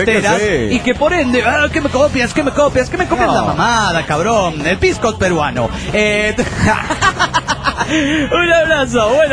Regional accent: Matehuala, San Luis Potosí, Mexico; de Matehuala City, San Luis Potosí, México.

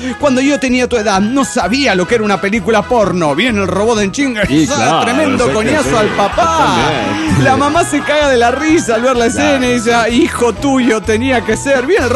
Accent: Zapopan, Jalisco, Mexico; de Zapopan, Jalisco

